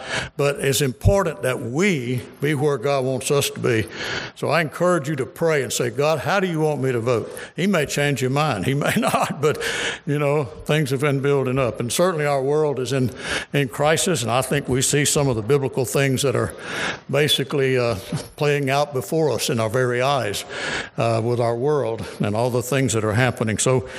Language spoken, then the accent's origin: English; Spring Hill, Louisiana, United States; I grew up in Spring Hill, pastored in Minden